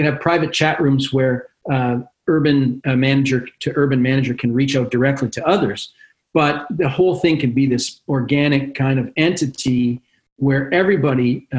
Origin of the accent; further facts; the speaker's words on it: Canada; I'm Canadian, so the glass is always half full in my world